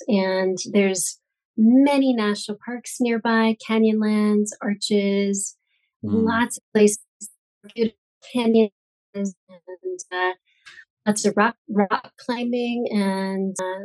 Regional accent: Salt Lake City, Utah, United States; So I grew up in Salt Lake City, which is Utah's capital city. But for a short period of time, my family moved down to southern Utah in a very small town in the desert.

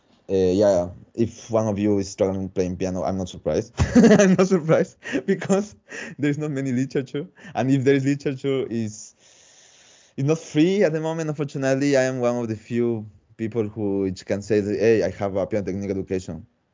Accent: Ecuador; English is a second language; now in Spain; I was coming from Ecuador, and then I just suddenly arrived to Spain, and I had the chance, the really good chance to choose what I was going to focus in.

